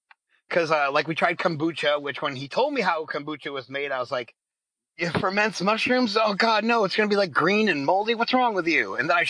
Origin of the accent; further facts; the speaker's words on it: Maine, United States; I'm a comedian from Maine